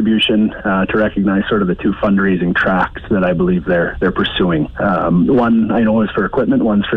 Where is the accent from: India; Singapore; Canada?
Canada; Yorkton, Saskatchewan; Well, I'm from Yorkton